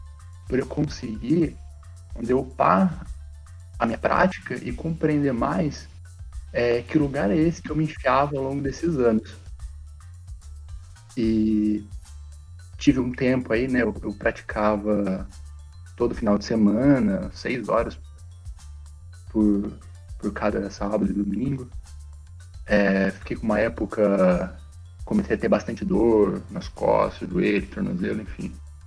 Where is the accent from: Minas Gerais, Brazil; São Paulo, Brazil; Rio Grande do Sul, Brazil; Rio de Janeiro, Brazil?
São Paulo, Brazil; São José dos Campos; quem me conhece, né? … Sou de São José dos Campos, nativo do Vale.